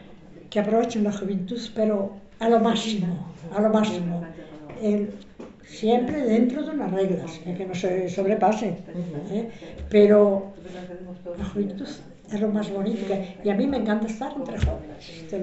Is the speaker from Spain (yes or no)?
yes; Sotomayor, Galicia, Spain; Soy de Sotomayor. Tengo, nací el 34, sí, el 35, y ya me veis como soy, tengo 88 años